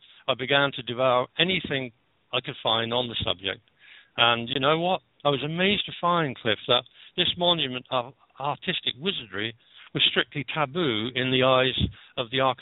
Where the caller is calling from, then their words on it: Catalonia, Spain; I'm calling from Catalonia, which is to most people Spain, but we are in fact